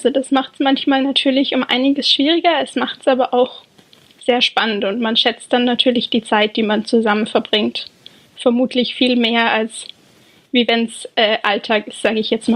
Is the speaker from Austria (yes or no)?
yes; Austria; Ich bin ursprünglich aus Österreich. Man hört es vermutlich.